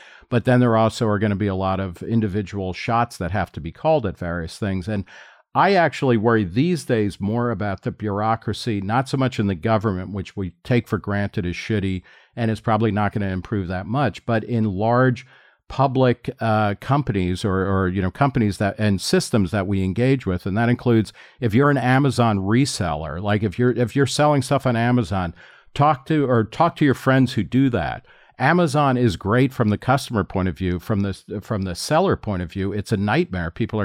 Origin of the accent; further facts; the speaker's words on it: New Jersey, United States; I grew up in New Jersey, which for a very long time had the absolute worst DMV